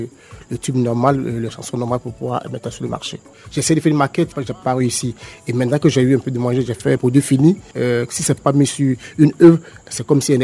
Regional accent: Binao, Côte d’Ivoire; Je suis de Binao.

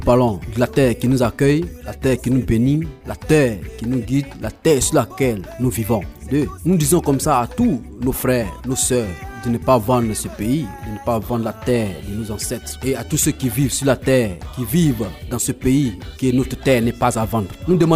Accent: Côte d’Ivoire

